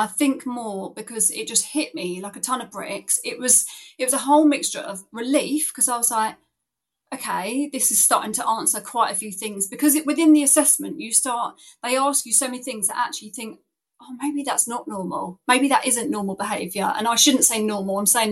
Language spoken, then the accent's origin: English; South East England, United Kingdom; from the South East, 39, mum of two